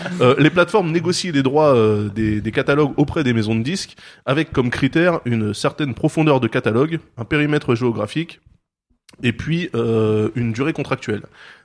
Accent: United States; parce que je suis un américain.

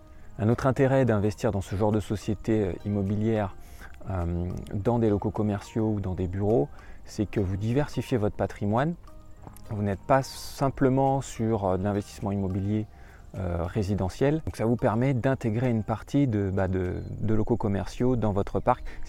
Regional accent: France; now in New Zealand; Ceci étant, en tant que Français, qu'étranger, ici, on peut acheter des parts

